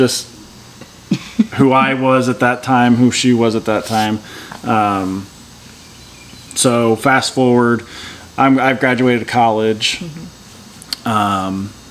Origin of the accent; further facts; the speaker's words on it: Columbia City, United States; Yeah, so I grew up in Columbia City.